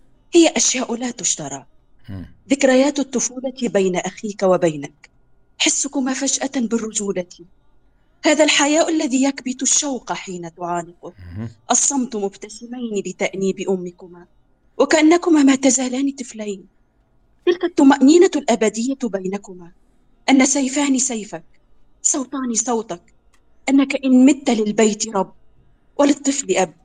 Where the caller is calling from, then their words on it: Tunisia; من تونس، شاركت معكم قبل.